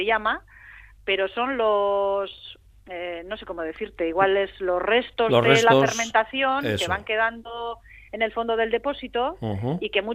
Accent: Bilbao, Basque Country, Spain; veníamos de la calle porque yo soy de Bilbao y no había trabajado en el campo nunca

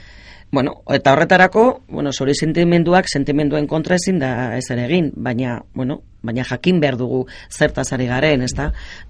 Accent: Basque Country, Spain; gure euskara, ez, non dugu orain guk arabarrok gure euskara, ez da? Ba, hor dugu hain zuzen, gure hitzetan eta gure toponimian, ez da?

